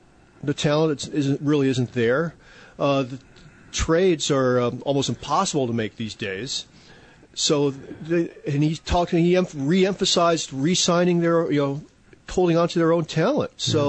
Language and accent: English; California, United States; I grew up in the Bay Area.